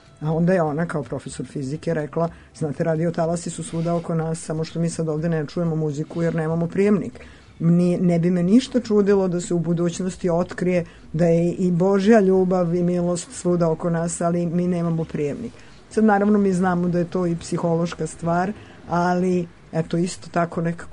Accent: Bela Crkva, Vojvodina, Serbia; Ja sam odrasla u Beloj crkvi u Banatu

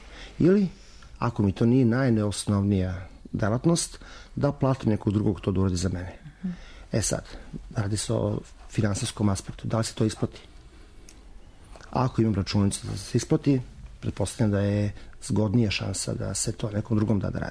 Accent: Belgrade, Serbia; Ja sam završio fakultet FON u Beogradu, inače sam rođen u Beogradu, odrastao sam i školovao sam se

